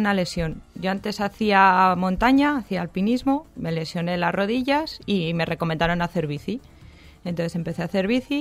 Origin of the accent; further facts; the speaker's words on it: Burgos, Castile and León, Spain; Yo soy de Burgos. Pues Burgos tenemos la facilidad de en 5 minutos de tu casa tienes un monte espectacular.